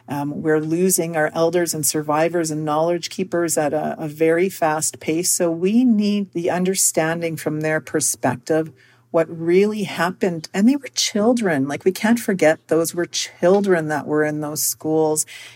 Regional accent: Winnipeg, Manitoba, Canada; born or raised there

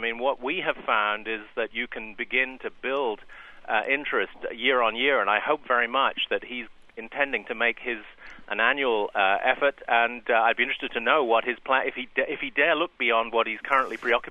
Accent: United Kingdom; now in Cambridge, United States; I'm a Brit, but actually I live here.

